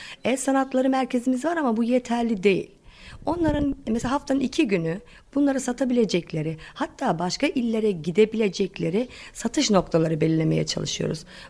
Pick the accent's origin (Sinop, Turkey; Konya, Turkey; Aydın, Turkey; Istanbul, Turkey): Sinop, Turkey; Ayancık; Ayancıklıyım.